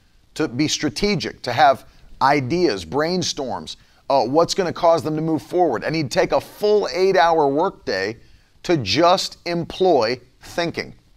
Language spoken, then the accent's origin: English; West Virginia, United States; When I was a kid growing up in West Virginia, this was, in the 90s